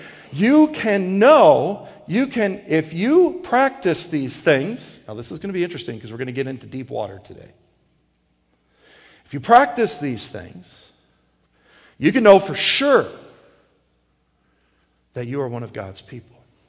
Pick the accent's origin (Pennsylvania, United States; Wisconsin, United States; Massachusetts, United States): Wisconsin, United States; also born or lived in South Dakota; I'm actually a Midwesterner. I'm a cheesehead. I'm born and raised in Wisconsin. Okay? Go Pack. Excuse me. Met my wife in South Dakota, lived there for some years, and lived overseas for some years.